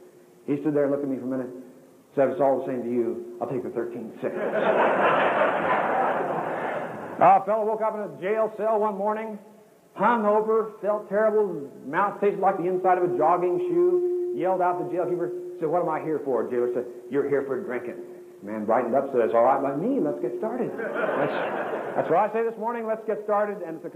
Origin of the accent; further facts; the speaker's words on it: Kansas, United States; One time back in my home state of Kansas, an old farmer got up and said